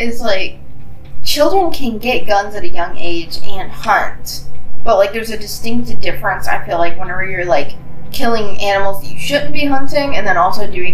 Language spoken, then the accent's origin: English; Indiana, United States; because if you don't know, we are from Indiana.